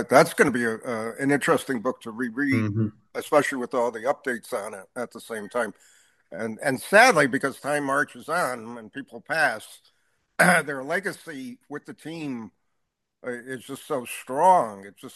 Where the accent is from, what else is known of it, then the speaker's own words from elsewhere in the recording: Connecticut, United States; And my comments again, growing up in Connecticut and going to games in the old Schaefer Stadium in New England